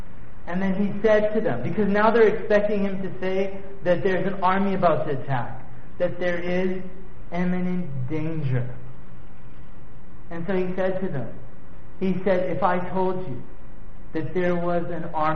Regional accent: Winnipeg, Manitoba, Canada; remember growing up in Winnipeg

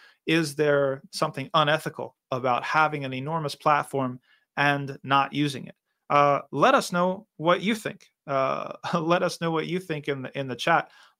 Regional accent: New Jersey, United States; New Jersey natives unite. I'm also from New Jersey.

